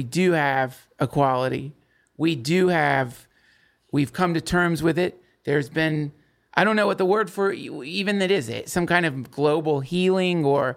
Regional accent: the South, United States; it's easier for me to do that because I was raised in the South

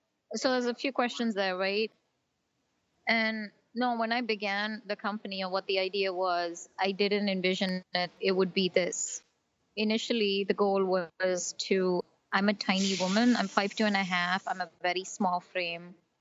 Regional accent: South India, India; now in United States; So I was born and raised in India in the South.

